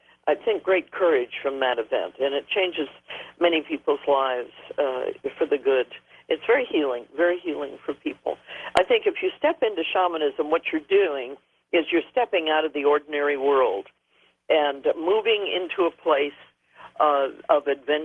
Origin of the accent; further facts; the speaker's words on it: Seattle, Washington, United States; born there; I was born in Seattle, so I know where.